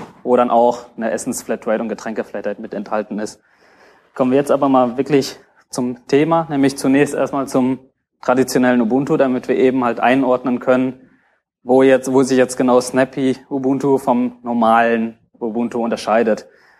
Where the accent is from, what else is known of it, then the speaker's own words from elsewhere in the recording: Castrop-Rauxel, North Rhine-Westphalia, Germany; Ich komme aus der Stadt Castrop-Rauxel bei Dortmund, falls es irgendwer kennt.